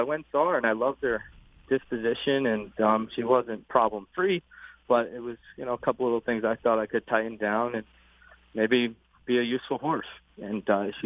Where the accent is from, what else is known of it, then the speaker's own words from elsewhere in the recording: Saratoga Springs, New York, United States; You know, this is pretty much my hometown here, and I graduated high school from Saratoga.